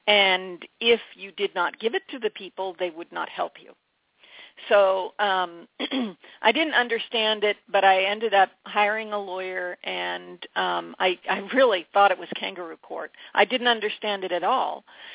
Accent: United States; as an American, I felt I had to fight for my property and defend my property rights.

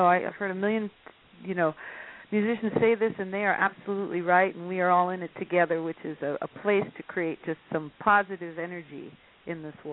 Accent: California, United States; San Francisco, of course, since I'm from the Bay Area, I get a lot of love from all the people that have supported me through the years.

